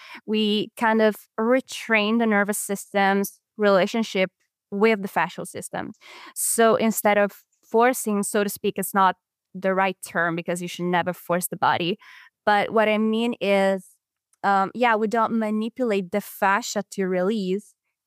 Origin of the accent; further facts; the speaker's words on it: Italy; English is a second language; where I'm from Italy, I couldn't quite find the type of education that I was looking for